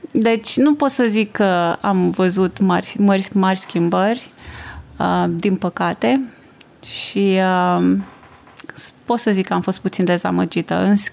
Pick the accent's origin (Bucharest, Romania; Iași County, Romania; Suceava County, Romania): Suceava County, Romania; moved away as an adult; now in Canada; Pot să zic că în orașul natal, România mi s-a părut exact la fel.